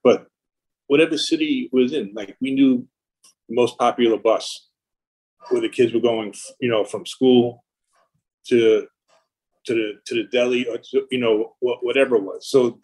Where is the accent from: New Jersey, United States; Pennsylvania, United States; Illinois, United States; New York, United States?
New York, United States; I mean, I grew up in Long Island.